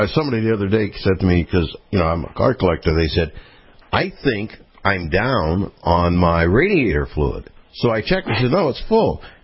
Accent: Pennsylvania, United States; now in Florida, United States; When I came down from Pennsylvania many, many years ago, I figured, hey, I'm in Florida. I don't need antifreeze.

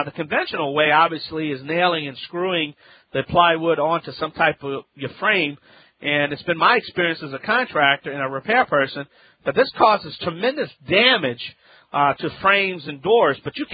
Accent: Louisiana, United States; That's right, I'm the Cajun man from the Bayou land.

